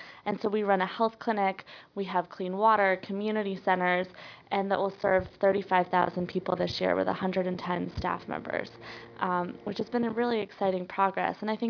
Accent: Denver, Colorado, United States; I grew up in Denver, went to Wesleyan, and felt like I just didn't know what was out there.

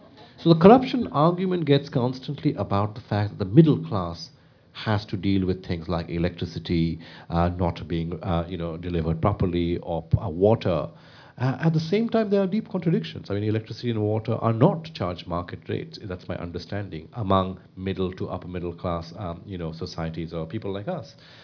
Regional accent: Northeast India, India; I grew up in the Northeast in these conflict areas.

